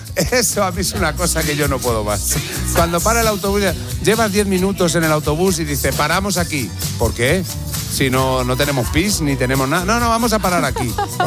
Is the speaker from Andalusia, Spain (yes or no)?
no; Salamanca, Castile and León, Spain; Bueno, a ver, yo soy de Salamanca.